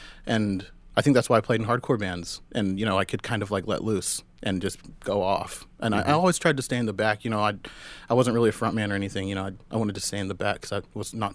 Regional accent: Oklahoma, United States; now in Brooklyn, United States; people always ask me, like, what was it like growing up in Oklahoma?

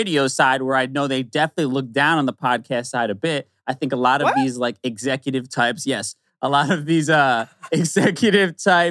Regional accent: Bronx, New York, United States; also born or lived in New Jersey; I was born in New York City. I grew up early years in the Bronx and then moved to the suburbs of New Jersey for high school and all that stuff.

